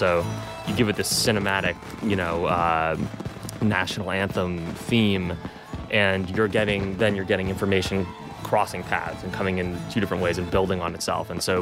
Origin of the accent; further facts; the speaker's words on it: Queens, New York, United States; also born or lived in Hastings; I grew up in Queens and then I moved to Hastings.